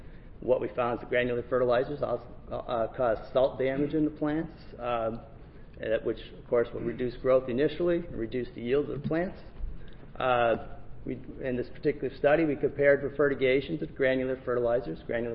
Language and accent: English; Oregon, United States; Now, I'm from Oregon, and we grow northern high bush blueberries.